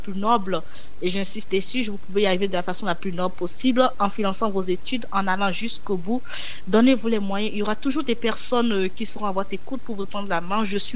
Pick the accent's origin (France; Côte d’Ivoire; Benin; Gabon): Benin; je sais que j'ai grandi au Bénin